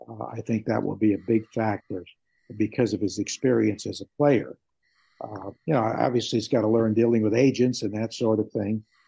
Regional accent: New Haven, Connecticut, United States; I grew up in the New Haven area, and I didn't know many Red Sox fans in Connecticut then, at least in southern Connecticut

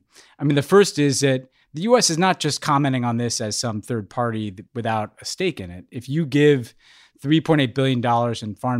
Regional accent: United States; is a way of obscuring the fact that we as American taxpayers are a part of this. And we, as people who worked in American foreign policy, were a part of this.

